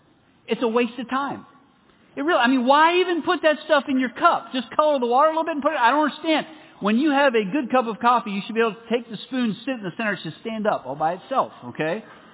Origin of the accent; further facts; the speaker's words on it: Pennsylvania, United States; I grew up in Pennsylvania.